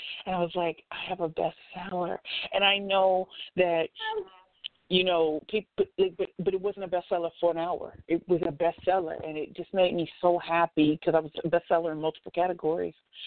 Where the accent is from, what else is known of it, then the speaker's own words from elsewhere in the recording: St. Louis, Missouri, United States; Like, I'm from St. Louis, you know, so I grew up hearing that I'm ugly and all that kind of stuff